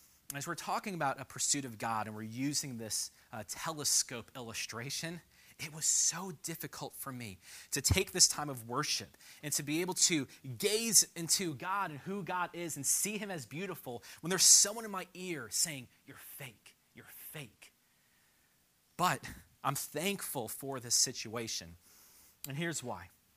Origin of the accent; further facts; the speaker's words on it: Temple Terrace, Florida, United States; When I was a kid, I grew up in Temple Terrace, and I played for Temple Terrace Little League.